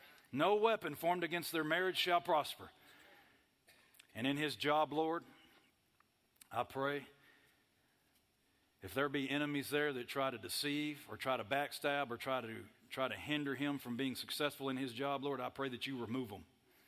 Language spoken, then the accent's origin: English; Texas, United States; And I'm a Texan, but I'm thinking about moving to Bahamas, you know.